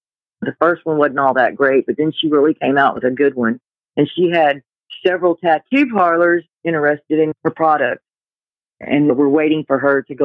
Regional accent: Houston, Texas, United States; In Humble. I grew up in Houston and the Humble area.

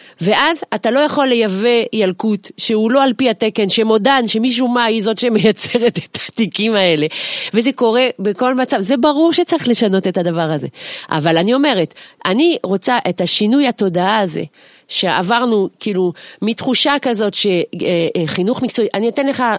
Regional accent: France; now in Israel; אנחנו יודעים פה במדינת ישראל, כי אני גדלתי בצרפת, שמה אתה לא מדבר עם המורים.

